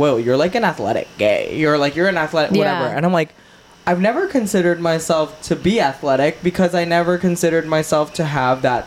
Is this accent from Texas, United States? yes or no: yes; Texas, United States; And like, I think growing up in Texas, again, it's like, the main sport is football